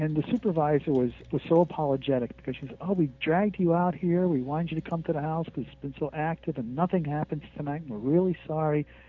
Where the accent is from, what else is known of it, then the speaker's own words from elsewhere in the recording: Connecticut, United States; Yeah, well, I grew up in New England. I was raised in Connecticut